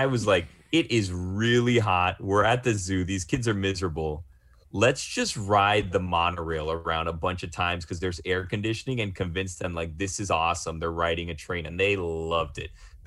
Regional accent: Florida, United States; We grew up in Florida, right?

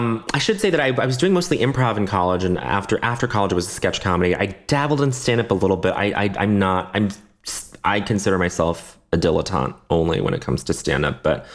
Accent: Canada; I grew up in Canada. I speak a little French.

